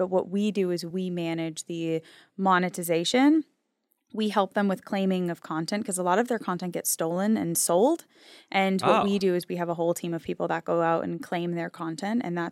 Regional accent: New Hampshire, United States; But I grew up in New Hampshire.

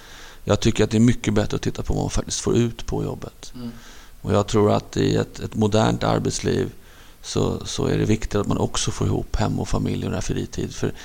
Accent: Stockholm, Stockholm County, Sweden; jag var uppvuxen i Hagsätra, en förort söder om Stockholm då, på ett betonghus på 9:e våningen.

